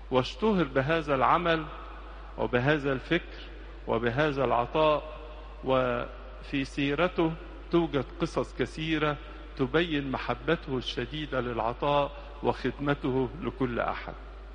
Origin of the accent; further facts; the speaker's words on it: Egypt; بلادنا مصر